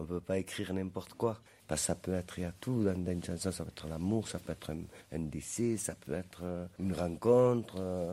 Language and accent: French; France; Et d'origine, gitane andalou, et nous on est né en France.